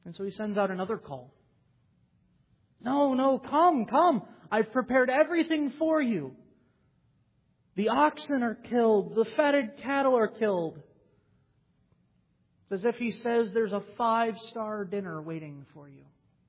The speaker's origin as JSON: {"language": "English", "country": "United States", "said": "And I don't know about you, even just being an American"}